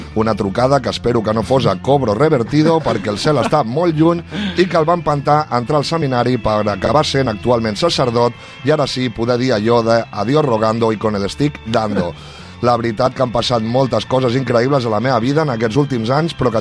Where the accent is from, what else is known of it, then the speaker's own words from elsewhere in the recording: Catalonia, Spain; perquè com a bons catalans l'infern ja l'hem vist lo suficient